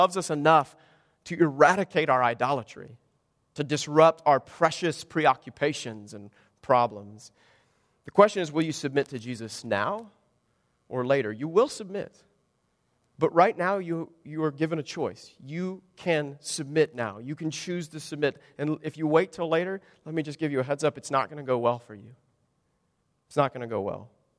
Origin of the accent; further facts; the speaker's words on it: Kansas, United States; So I mentioned I'm from Kansas, otherwise known as Tornado Alley.